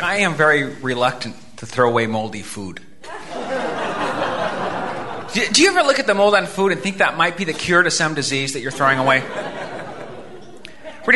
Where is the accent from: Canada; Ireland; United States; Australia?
United States; Colorado; I grew up in Colorado. I don't know if you knew that, but yeah.